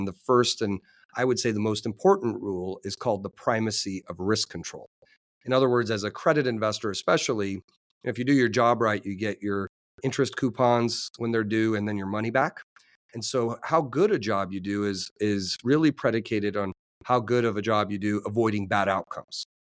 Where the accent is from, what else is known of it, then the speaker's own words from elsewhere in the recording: Los Angeles, California, United States; now in New York, United States; My history is after growing up in Los Angeles, I attended Stanford University